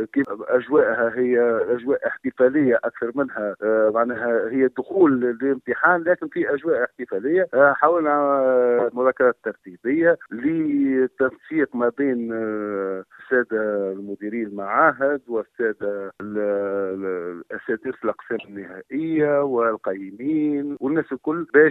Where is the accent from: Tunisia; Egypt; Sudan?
Tunisia; ما يسمى بالباك سبور عندنا في تونس